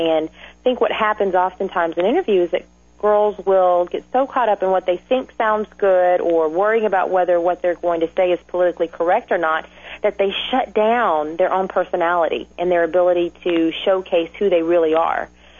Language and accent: English; Texas, United States; Well, I grew up in Texas, so I think that's just a rite of passage.